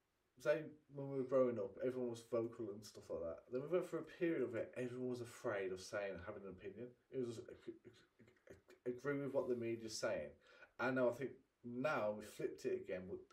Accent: Ireland; I'm not native, I'm Irish.

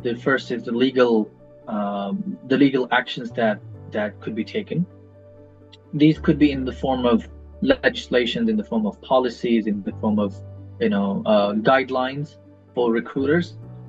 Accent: Pakistan; English is a second language; daughter to go to a Pakistani teacher?" So she categorized me as being different. I sound different. My accent is different. My education is different.

